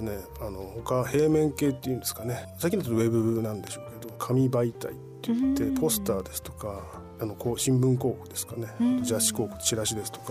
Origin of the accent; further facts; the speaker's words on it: Kitakata, Fukushima, Japan; 出身はですね、喜多方のですね、東側になるんですけど、